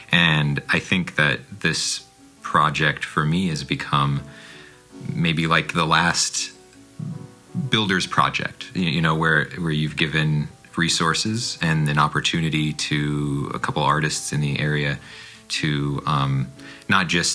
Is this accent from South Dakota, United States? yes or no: yes; Milbank, South Dakota, United States; you know, for me growing up in Milbank.